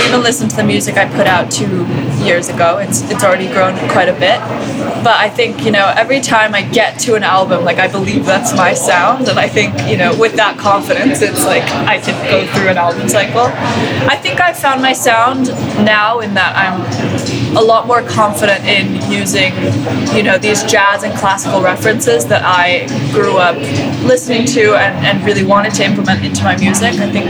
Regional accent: Iceland; But yeah, I think growing up in Iceland kind of forced me to create like a big imaginary world of music

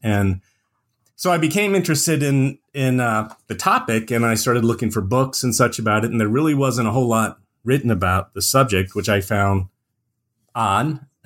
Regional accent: Indiana, United States; Sure. So I was born and raised in Indiana and did my undergraduate education at Indiana University.

